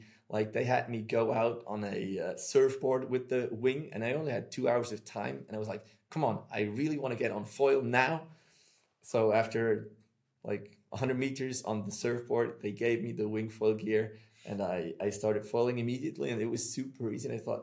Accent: Switzerland; I'm from Switzerland, I have a different sort of accent.

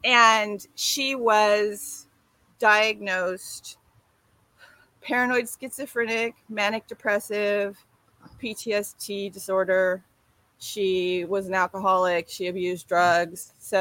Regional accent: San Leandro, California, United States; born there; And I was born in Bay Area, San Leandro.

